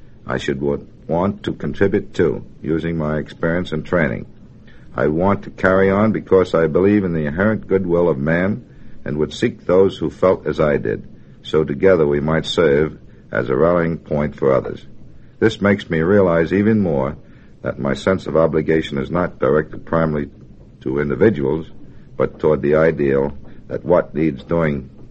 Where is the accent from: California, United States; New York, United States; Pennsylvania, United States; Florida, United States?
New York, United States; Brooklyn; born there; I was born in Brooklyn. My father died when I was 10, and my mother ran a stationery store to keep the family going.